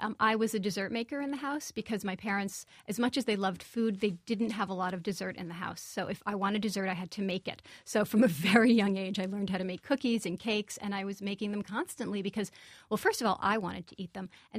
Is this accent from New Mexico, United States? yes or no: no; Brooklyn, New York, United States; It's very American. My book is completely American. I grew up in Brooklyn.